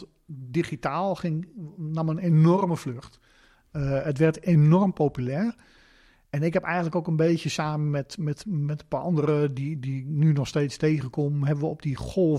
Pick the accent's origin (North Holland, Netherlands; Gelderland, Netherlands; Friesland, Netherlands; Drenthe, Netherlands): Drenthe, Netherlands; Roden; Ik ben opgegroeid in de natuur. Ik lag als klein jongetje, ik ben in Rode opgegroeid, vlak onder Groningen. Ik ben in de bossen opgegroeid.